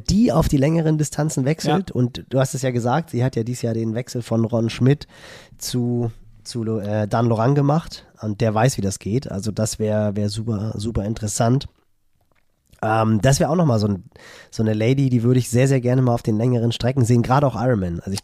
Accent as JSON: {"language": "German", "region": "Hamburg", "country": "Germany", "said": "Das freut mich als Hamburger natürlich besonders."}